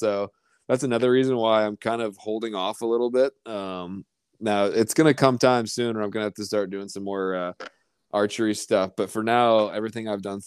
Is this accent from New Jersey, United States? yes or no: no; Virginia, United States; I'm from Virginia, dude. So, I mean, I get cold deer hunting when it's like 20 degrees.